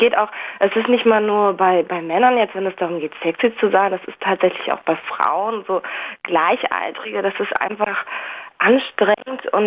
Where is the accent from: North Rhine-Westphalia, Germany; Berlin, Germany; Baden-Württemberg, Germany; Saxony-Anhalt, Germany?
Berlin, Germany; now in Dresden, Germany; Ich komme aus Berlin an, ich wohne jetzt hier eine ganze Weile schon in Dresden